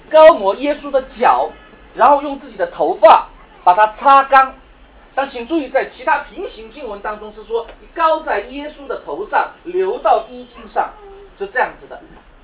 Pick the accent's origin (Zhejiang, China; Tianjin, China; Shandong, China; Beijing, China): Zhejiang, China; 我现在我家住的地方和我老家的位置正好是两里路，也就是瓯海跟瑞安的边界交界处这么近